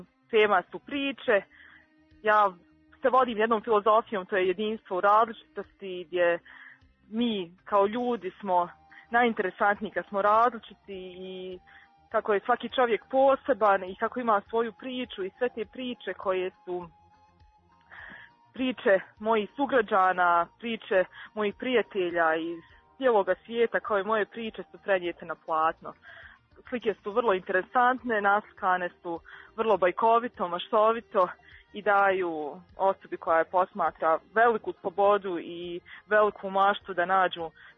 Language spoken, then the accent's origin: Bosnian; Sarajevo, Federation of Bosnia and Herzegovina, Bosnia & Herzegovina; jer ja sam iz Sarajeva, Sarajevo je moj rodni grad.